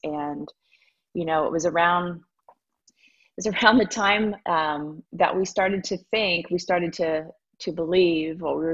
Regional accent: Ohio, United States; I grew up in Northern Ohio and farm country, and I just had a real sense of commune with nature

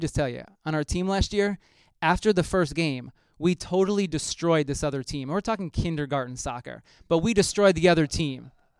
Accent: Somers, United States; I attended ASO when I was growing up in Somers.

